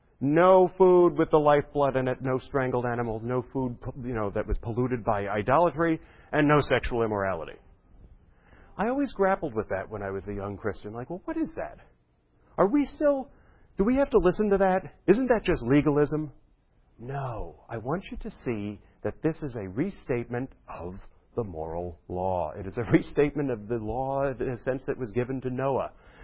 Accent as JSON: {"language": "English", "town": "Brooklyn", "region": "New York", "country": "United States", "said": "I didn't know how to fish. I was from Brooklyn."}